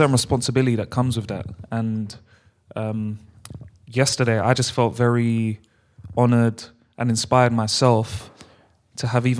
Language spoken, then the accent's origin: English; London, United Kingdom; Like, we're from London, bro.